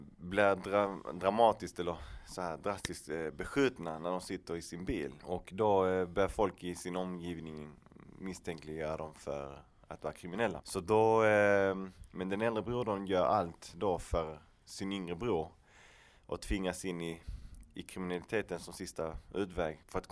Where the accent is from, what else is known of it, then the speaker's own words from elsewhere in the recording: Malmö, Skåne, Sweden; mina föräldrar är själv från Chile och jag är född och vuxen i Malmö.